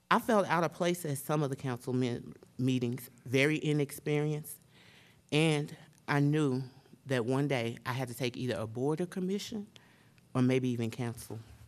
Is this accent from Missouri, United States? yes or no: yes; Missouri, United States; born there; Yes, I'm a Gemini, and I was born in Southeast Missouri.